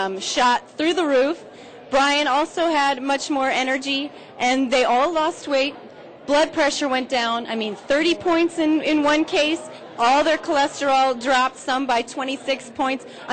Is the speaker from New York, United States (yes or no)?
yes; New York City, New York, United States; We had, a sold-out premiere, and it's my hometown.